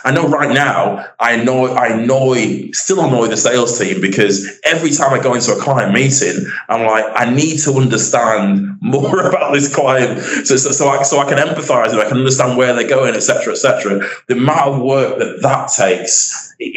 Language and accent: English; Manchester, North West England, United Kingdom; accent: northern; I grew up in Manchester, single parent home, not in the most well-off area.